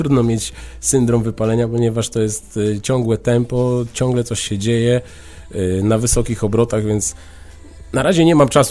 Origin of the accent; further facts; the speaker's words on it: Lublin, Lublin Voivodeship, Poland; pozdrawiam moje rodzinne miasto Lublin bardzo serdecznie i wszystkich fryzjerów z Lublina, którzy nas w tej chwili słuchają. To jest moje miasto rodzinne